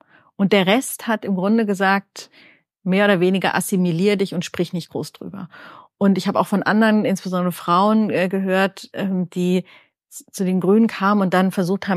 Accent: western Germany, Germany; Das, glaube ich, muss man einfach vorab mal sagen als Westdeutscher.

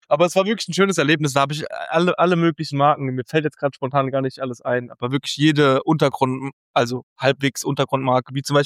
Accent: Lithuania; now in Germany; im August war ich in meiner Heimat in Litauen

